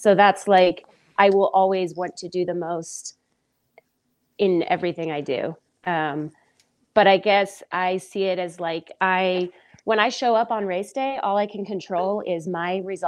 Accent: Texas, United States; also born or lived in Arizona; Mostly, yeah. Mostly grew up in Texas.

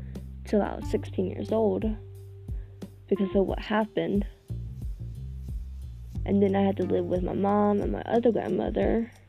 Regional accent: Las Vegas, Nevada, United States; also born or lived in Springfield, Missouri / Colorado; I was born in Springfield, Missouri. I was raised in Colorado, and I was also raised in Las Vegas. And so I lived in Las Vegas till I was 9 years old

